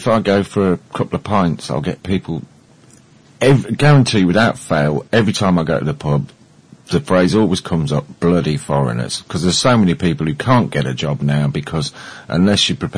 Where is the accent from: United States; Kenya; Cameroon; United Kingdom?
United Kingdom; England; there's a great deal of suspicion with us because we're English.